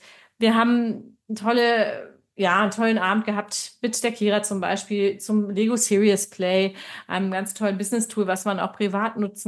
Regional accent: Hanover, Lower Saxony, Germany; also born or lived in Nuremberg / United States; now in Munich, Germany; ich komme ja aus Hannover, bin in Nürnberg gelebt, in den USA gelebt

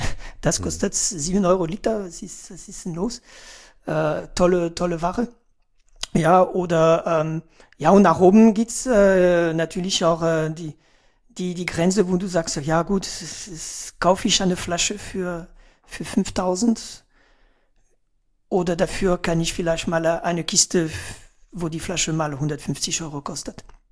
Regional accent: France; German is a second language; die mir als Franzose nicht bewusst war

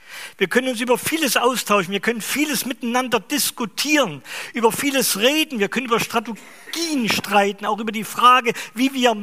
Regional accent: Braunfels, Hesse, Germany; Ich komme aus Braunfels, also in der Nähe von Wetzlar.

